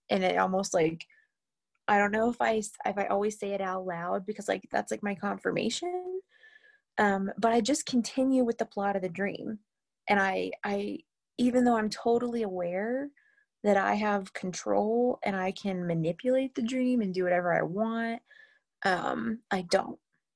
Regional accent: the South, United States; accent: Southern; I was very embarrassed in high school to have a Southern accent. I grew up in the South, and for some reason, I was embarrassed to have a Southern accent, and I actively tried to drop it, and it worked.

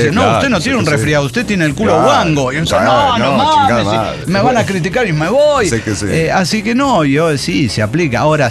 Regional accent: Argentina; Ustedes saben que yo soy argentino. Yo soy así del chorizo y el asado.

